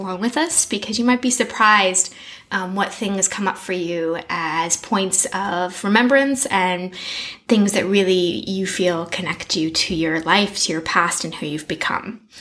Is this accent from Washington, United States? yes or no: yes; Seattle, Washington, United States; also born or lived in Montana; I'm not going to say I'm from Montana. Say I was born there and I grew up in Seattle.